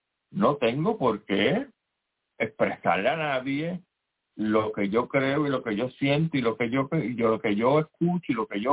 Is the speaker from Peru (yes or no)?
no; Puerto Rico; como ciudadano, como puertorriqueño, como boricua